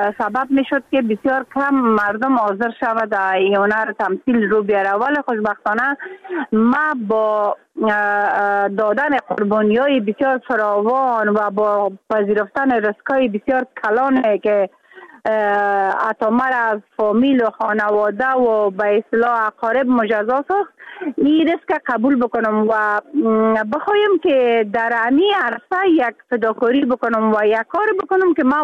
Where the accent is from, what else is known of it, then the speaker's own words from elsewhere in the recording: Mazar-i-Sharif, Balkh, Afghanistan; حتی یک ولایت که ما از مزار شریف هستم، اولین کس باشم که در هنر سینما آمدیم از گذشته ها